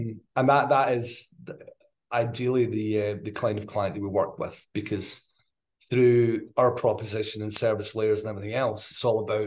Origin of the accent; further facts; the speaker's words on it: Scotland, United Kingdom; Yeah, I mean, obviously I'm a Scot. I'm obviously passionate about, you know, everything Scotland